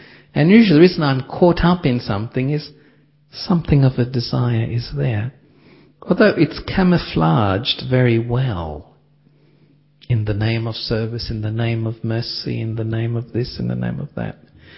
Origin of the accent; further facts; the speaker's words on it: Australia; like I was brought up in Australia, give your opinions.